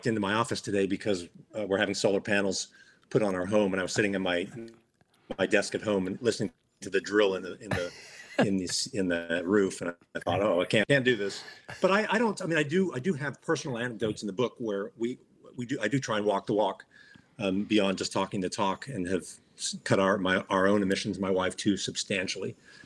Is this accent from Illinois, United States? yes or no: yes; Chicago, Illinois, United States; now in California, United States; I live in California. I grew up in Chicago in the Midwest.